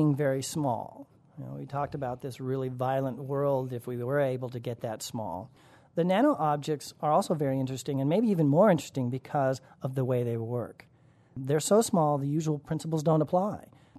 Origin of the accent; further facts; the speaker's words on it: Colorado, United States; Yes, I do recall growing up in Colorado, actually, and the mountain roads there with the salt.